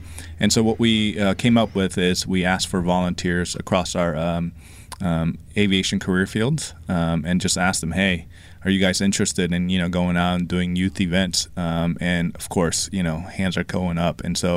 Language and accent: English; Oklahoma, United States; also born or lived in South Korea; I'm an immigrant, and we moved to Oklahoma from Korea. And growing up there near Tinker, my story was that I went to air shows at Tinker Air Force Base